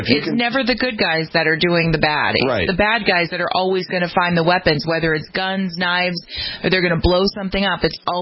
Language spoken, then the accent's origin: English; California, United States; especially in my home state